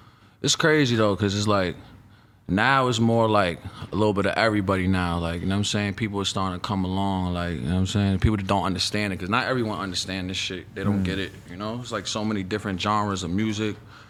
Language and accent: English; New York City, New York, United States; I'm from Spanish Harlem, East Side, El Barrio, Upper East Side, Stanley Isaac Projects. I've been there my whole life.